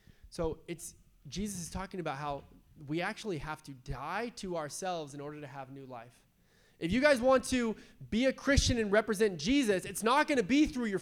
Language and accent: English; San Diego, California, United States; growing up in San Diego, like, yeah, we used to get in fights and stuff, you know, like, we were hard and we were tough